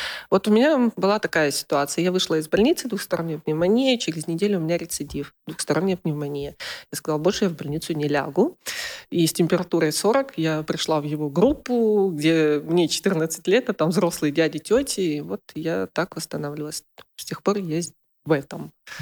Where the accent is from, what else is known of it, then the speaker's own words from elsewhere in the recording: Far East, Russia; Я выросла в семье врачей восточной медицины, я выросла на Дальнем Востоке, 25 лет мы там прожили